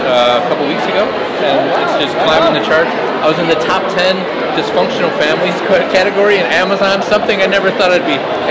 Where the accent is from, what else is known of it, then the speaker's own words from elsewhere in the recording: Chicago, Illinois, United States; Growing up in the Midwest, in Chicago, in a dysfunctional family.